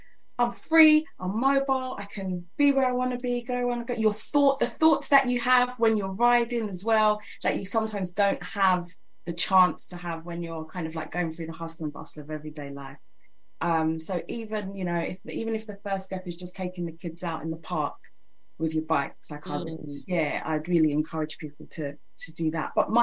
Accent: South East England, United Kingdom; now in London, United Kingdom; I grew up in Kent, so I had space and fields and freedom, all that kind of stuff. And then coming to London

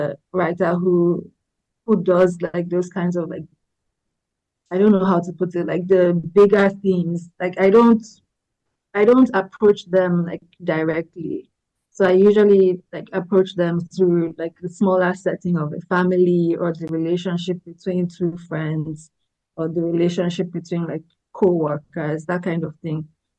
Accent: Lagos, Nigeria; Growing up in Lagos in Nigeria has been like a huge source of like my writing inspiration.

